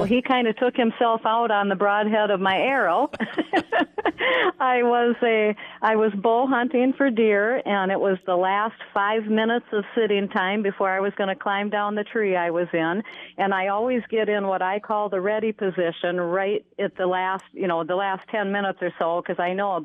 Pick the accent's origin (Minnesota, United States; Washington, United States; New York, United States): Minnesota, United States; Red Wing; I'm from Red Wing.